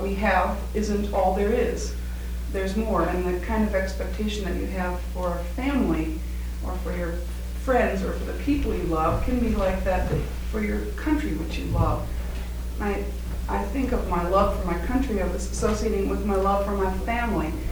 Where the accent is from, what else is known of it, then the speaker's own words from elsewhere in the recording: United States; experienced the uncomfortable position of being an American who often thinks that our way is the right way